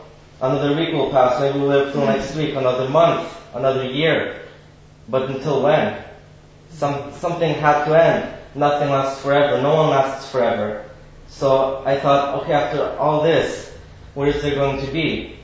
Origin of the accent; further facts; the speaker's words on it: Romania; English is a second language; I was brought up in Romania, in a Christian home, Christian family, Christian background